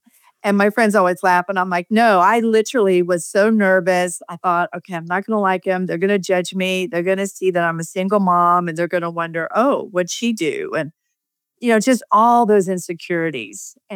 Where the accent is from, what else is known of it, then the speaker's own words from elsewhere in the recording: the South, United States; but I grew up in the South and really had only bad to non-experience with church people.